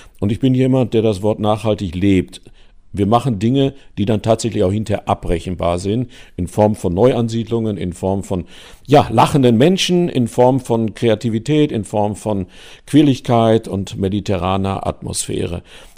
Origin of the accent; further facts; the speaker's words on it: Lower Saxony, Germany; born there; now in Bockum-Hövel, Germany; Ich bin ja geboren in Niedersachsen auf einem Dorf mit 7 Häusern.